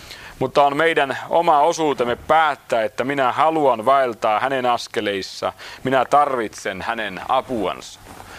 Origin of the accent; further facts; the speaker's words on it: Tavastia, Finland; kun olen hämäläinen